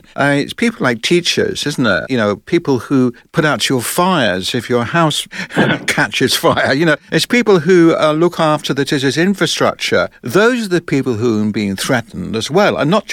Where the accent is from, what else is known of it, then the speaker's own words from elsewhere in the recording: London, United Kingdom; I was brought up in South West London